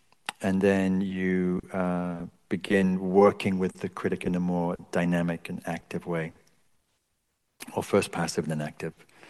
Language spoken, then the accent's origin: English; England, United Kingdom; I grew up in England, critical culture.